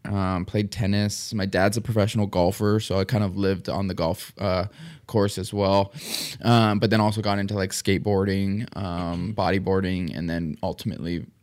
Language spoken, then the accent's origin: English; Maui, Hawaii, United States; And, I, you know, ultimately when I tell people I'm from Maui, they, you know, obviously hit me back with, what are you doing up here?